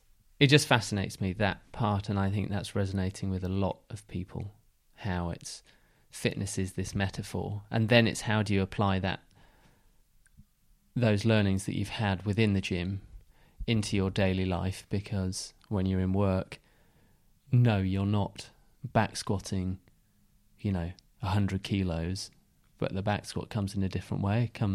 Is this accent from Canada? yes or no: no; United Kingdom; I would say, as a Brit, it's a very American way of being.